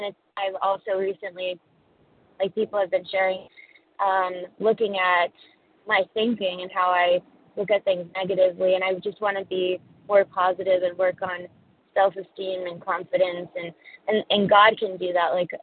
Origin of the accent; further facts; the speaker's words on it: Pennsylvania, United States; now in California, United States; I'm from Pennsylvania. I'm in California.